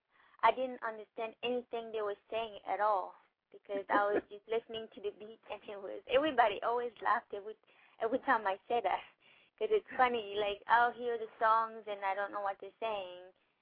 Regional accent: Gabon; English is a second language; now in United States; I'm from Gabon, West Africa, and I came here 3 years ago, February 2006, and I couldn't hardly speak any English

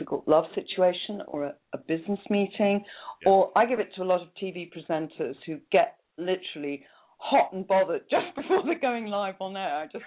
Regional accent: Cardiff, Wales, United Kingdom; Oh, well, I'm from Cardiff. That's where I'm from.

